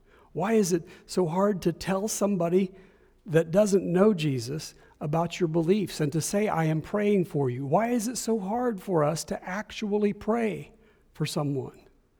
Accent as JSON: {"language": "English", "region": "Missouri", "country": "United States", "said": "And a lot of people can recognize that we're from Northwest Missouri because we talk like we do, all right? We speak with accents that we grew up"}